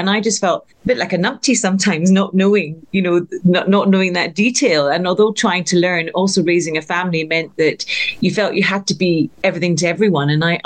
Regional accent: Glasgow, Scotland, United Kingdom; I grew up in Glasgow, centre of Glasgow, happened to marry a farmer

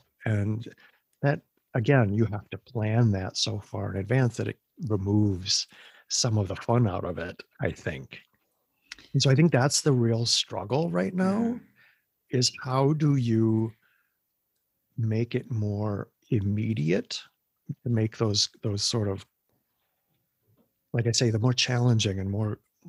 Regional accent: Milwaukee, Wisconsin, United States; I think of, again, growing up in Wisconsin and Milwaukee and the Rust Belt, and you don't expect to see all of that.

